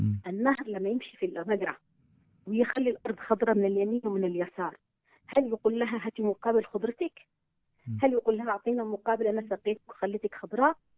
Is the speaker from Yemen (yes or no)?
yes; Aden, Yemen; أنا نشأت في مجتمع في عدن في ذلك الوقت حركة ثقافية، احترام للوقت، احترام للمواعيد.